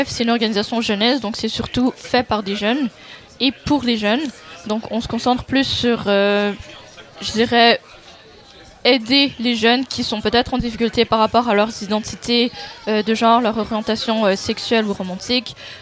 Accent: Canada; now in Belgium; Moi, personnellement, je viens du Canada et sur mon passeport canadien

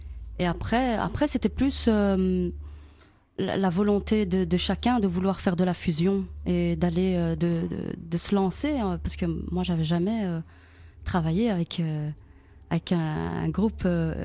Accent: Brussels, Brussels-Capital Region, Belgium; Pourtant, je suis de Bruxelles.

